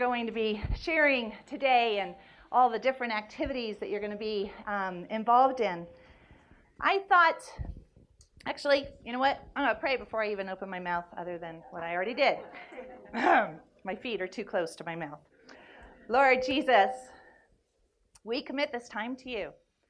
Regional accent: Naples, Campania, Italy; moved away as an adult; as I grew up in Naples, Italy, as a TCK, otherwise known as a brat.

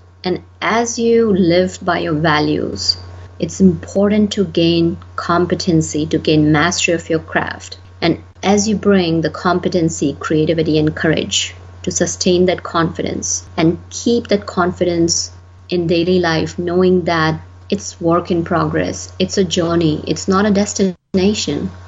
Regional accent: India; moved away as an adult; now in United States; My cultural background is I come from India, and U.S. has been my home for more than my lifespan in India. So U.S. has become home.

